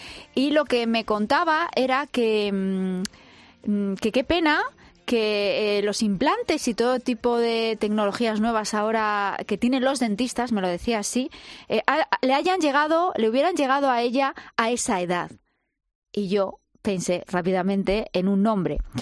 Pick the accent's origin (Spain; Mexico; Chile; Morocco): Spain; Madrid, Community of Madrid; Porque somos muchos madrileños, tenemos mucho contacto entre nosotros